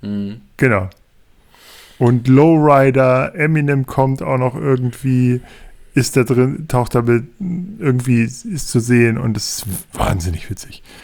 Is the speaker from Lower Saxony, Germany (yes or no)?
yes; Hanover, Lower Saxony, Germany; Als Hannoveraner nehme ich